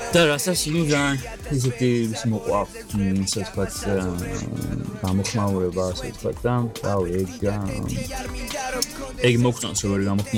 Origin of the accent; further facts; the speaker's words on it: Tbilisi, Georgia; moved away as an adult; მე ვიყავი საზვარგარეთ 5 წელი წასული და 2019-ში ჩამოვედი დიდუბეში ჩემთან ბუბანში, სადაც გავიზარდე დავიბადე